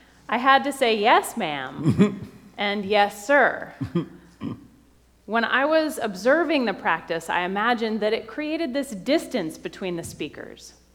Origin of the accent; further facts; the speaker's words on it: Connecticut, United States; moved away as an adult; So after 18 years in New England, I grew up in Connecticut, I chose a college in Tennessee.